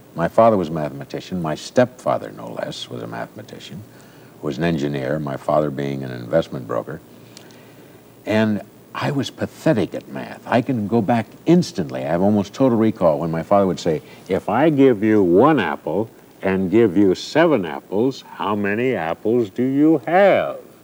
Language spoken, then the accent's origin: English; Ohio, United States; born there; My father was born in Ohio. I was born in Ohio.